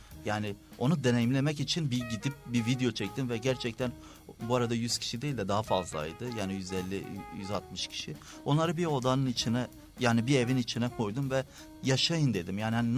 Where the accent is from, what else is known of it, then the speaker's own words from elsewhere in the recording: Diyarbakır Province, Turkey; Normalde ben zaten sakin bir yerde büyüdüm. Çocukluğum da öyle geçti. Yani köyde büyüdüm açıkçası. Sonra bir şehir merkezine geldim ama Diyarbakır Sur'da bir dönemim geçti.